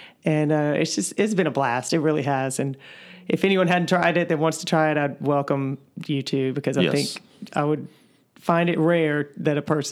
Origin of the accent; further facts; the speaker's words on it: Tupelo, Mississippi, United States; Well, I'm from Tupelo, birthplace